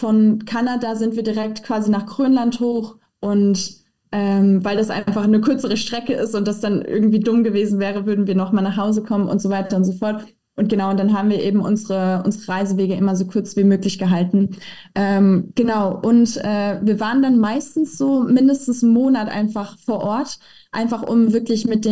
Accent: Koblenz, Rhineland-Palatinate, Germany; wir kommen ja hier aus Koblenz, unmittelbar neben uns ist eben das Ahrtal.

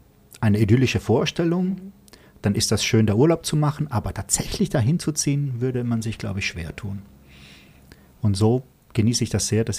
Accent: Trentino-Alto Adige, Italy; Ja, man denkt sich als Südtiroler allgemein

